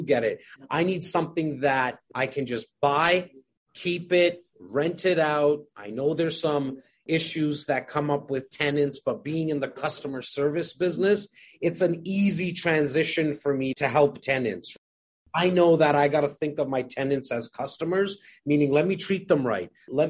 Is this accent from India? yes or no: yes; India; I'm your Indian brother.